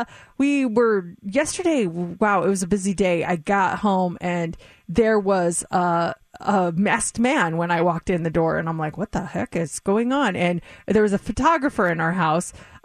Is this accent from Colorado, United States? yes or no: yes; Denver, Colorado, United States; then we watched like the Denver Nuggets game. They beat the Clippers, so that was very exciting. That's my hometown.